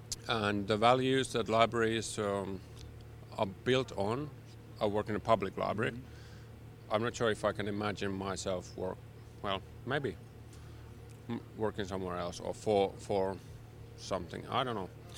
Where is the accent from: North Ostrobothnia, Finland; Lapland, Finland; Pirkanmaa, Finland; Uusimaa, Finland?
Uusimaa, Finland; Helsinki; English is a second language; I'm from Helsinki.